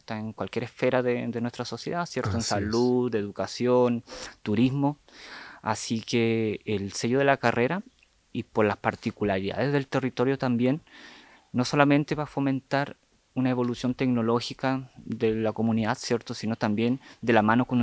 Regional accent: Chonchi, Los Lagos, Chile; Yo a los 19 años salí de la isla, ya soy nacido y criado en Chonchi, y estudié en la Casa Central, en Osorno.

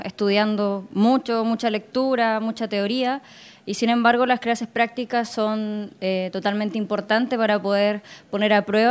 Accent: Puerto Montt, Los Lagos, Chile; Yo soy de acá, de Puerto Montt.

